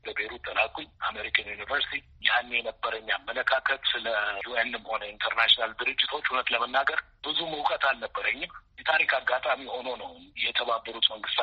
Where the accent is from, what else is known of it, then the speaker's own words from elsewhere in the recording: Addis Ababa, Ethiopia; ተወልጄ ያደኩት እዚሁ አዲስ አበባ ነው። ትምህርት ቤት የጀመርኩት መጀመሪያ ኬፍ ትምህርት ቤት በግቢያችን ውስጥ ነው።